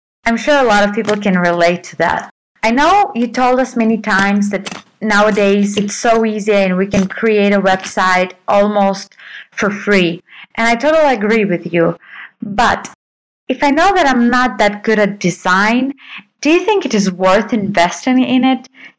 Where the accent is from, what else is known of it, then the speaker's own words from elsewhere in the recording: Russia; and I come from Russia.